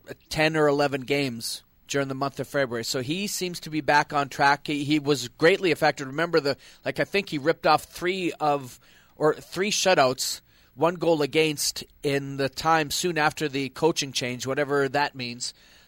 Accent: Canada; I'm Canadian

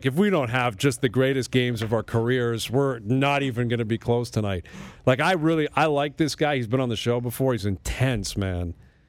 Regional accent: Canada; we're not going to support his team because we're Canadian.

